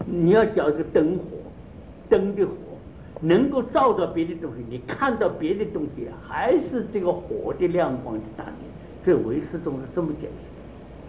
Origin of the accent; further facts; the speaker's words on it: China; 我们中国人写文章讲究宾主，宾主也不分了，中国人讲话从来不考虑的